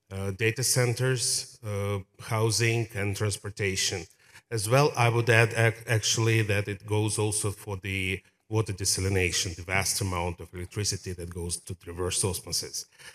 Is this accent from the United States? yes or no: no; Ukraine; I'm from Ukraine originally, and I was really excited to hear the lecture.